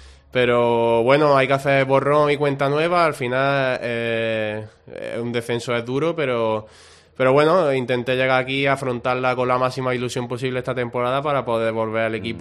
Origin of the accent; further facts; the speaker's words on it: Málaga, Andalusia, Spain; also born or lived in Córdoba; yo prácticamente me siento casi más malagueño que cordobés porque me he criado aquí desde pequeñito, sí, y sí. Nada, esta es mi casa.